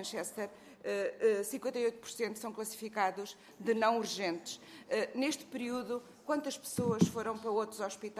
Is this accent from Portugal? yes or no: yes; Beira, Portugal; Na minha terra, que sou beira